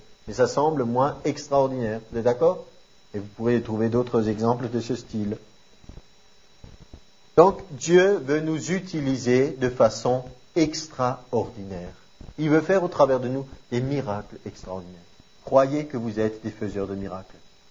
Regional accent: France; J'ai dit, je suis un Français moyen. Parce que ma taille, c'est 1m75 et c'est la moyenne à peu près dans notre pays.

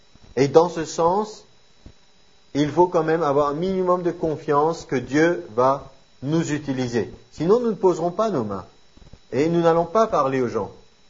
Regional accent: France; J'ai dit, je suis un Français moyen. Parce que ma taille, c'est 1m75 et c'est la moyenne à peu près dans notre pays.

